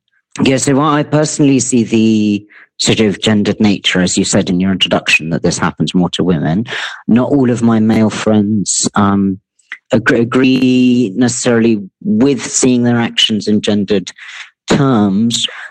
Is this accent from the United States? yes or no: no; United Kingdom; I'm British